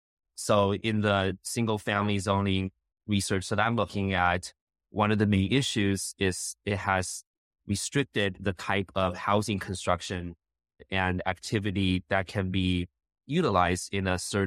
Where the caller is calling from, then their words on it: Cincinnati, Ohio, United States; I am calling from Cincinnati, Ohio, where I currently teach as assistant professor of architecture at UC Dap.